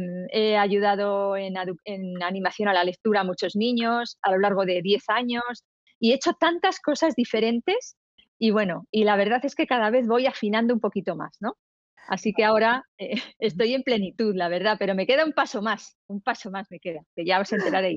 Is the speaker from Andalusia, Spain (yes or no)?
no; Madrid, Community of Madrid, Spain; now in Majadahonda, Spain; Somos de aquí, de Madrid. Estamos en Majadahonda viviendo, pero vamos, nacimos en Madrid y de momento estamos aquí